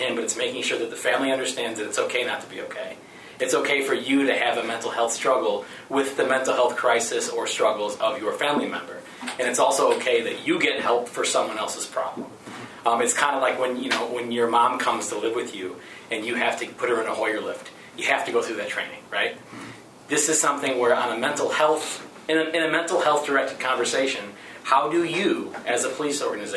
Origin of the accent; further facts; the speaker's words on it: Aurora, United States; growing up in Aurora and being the token white guy in a large group of friends